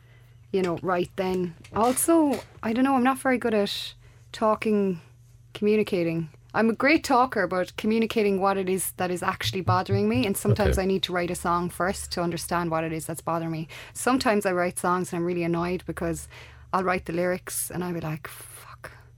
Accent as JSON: {"language": "English", "country": "Ireland", "said": "I'm from Ireland and this is a song"}